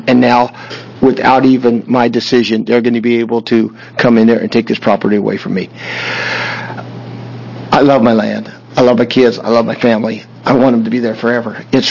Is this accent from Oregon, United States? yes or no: yes; Roseburg, Oregon, United States; Mr. Chairman and members … I'm a rancher from Roseburg, Oregon.